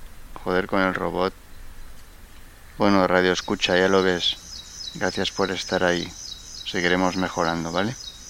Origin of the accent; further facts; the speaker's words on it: Cornellà de Llobregat, Catalonia, Spain; Soy de Cornellá, así que... No es una excusa, pero sí que es el background que se dice ahora.